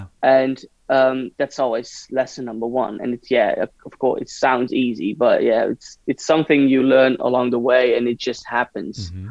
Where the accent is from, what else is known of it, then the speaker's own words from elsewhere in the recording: Hilversum, North Holland, Netherlands; So basically, I was from Hilversum, and a friend of mine was from Amsterdam.